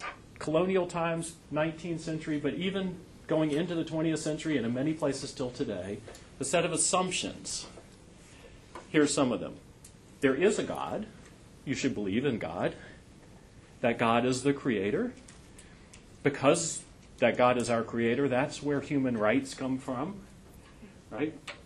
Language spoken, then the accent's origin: English; New York City, New York, United States; Often when I tell people from that I'm from New York